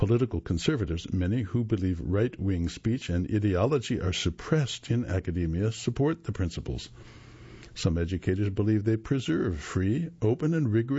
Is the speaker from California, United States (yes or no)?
no; Durham, North Carolina, United States; activists have tried to start a Green Party chapter in my hometown of Durham.